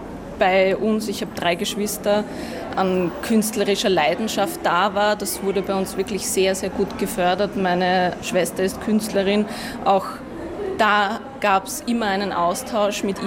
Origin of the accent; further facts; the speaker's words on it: Burgenland, Austria; Wie ich damals Jugendliche war, ich bin im Burgenland aufgewachsen